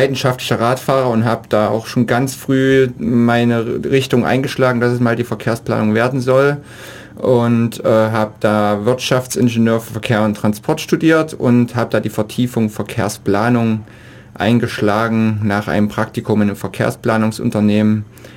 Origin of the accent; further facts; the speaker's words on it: Weimar, Thuringia, Germany; Ich bin Neigeschmeckter, wie man so schön im Schwäbischen sagt, und komme eigentlich aus Thüringen, aus Weimar.